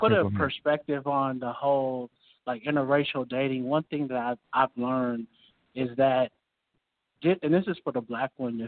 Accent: Seattle, Washington, United States; I'm from the West Coast. I'm from Seattle, Washington.

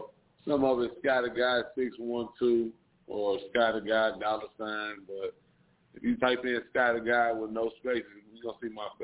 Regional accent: Minneapolis, Minnesota, United States; also born or lived in St. Paul; I'm from Minneapolis, Minnesota, man. I grew up in St. Paul until I was about 12, and then South side, and you know, the rest of my life on the south side.

